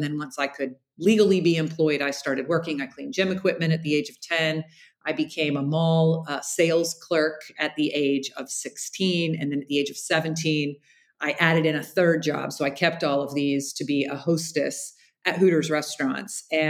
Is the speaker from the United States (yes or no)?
yes; Jacksonville, Florida, United States; The very short version is I grew up in Jacksonville, Florida. I'm the oldest of three girls.